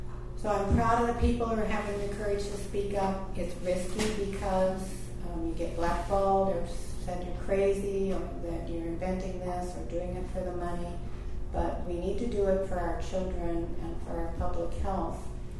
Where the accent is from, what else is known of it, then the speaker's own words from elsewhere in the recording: West Virginia, United States; And I came from West Virginia originally, where the exploitation of people to take coal out of the ground is horrendous.